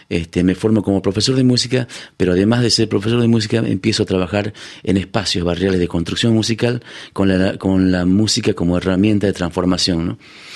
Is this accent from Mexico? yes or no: no; San Antonio de los Cobres, Salta, Argentina; yo soy del norte de la República Argentina, Salta, San Antonio de los Cobres, mi pueblo, un lugar muy chiquito, frontera con la República de Chile. Es el altiplano